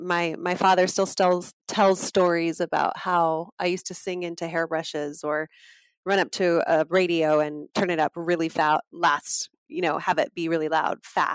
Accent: Las Cruces, New Mexico, United States; I grew up in Las Cruces, New Mexico, which is a little town on the border between Texas, New Mexico, and Mexico.

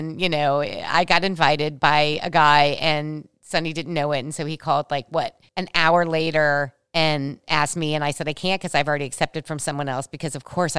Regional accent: Cincinnati, Ohio, United States; even though he grew up in Dayton, Ohio, and I grew up here in Cincinnati

